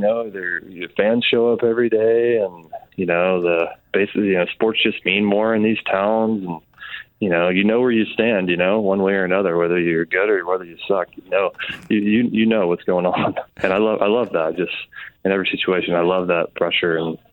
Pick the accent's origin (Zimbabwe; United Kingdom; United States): United States; Memphis, Tennessee; I grew up in Memphis, Tennessee, and Cardinals were right there.